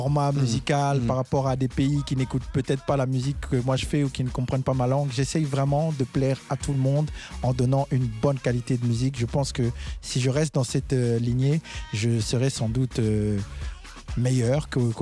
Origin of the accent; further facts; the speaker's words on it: Kinshasa, DR Congo; Moi, j'ai grandi vraiment à Kinshasa. Ban à Matete.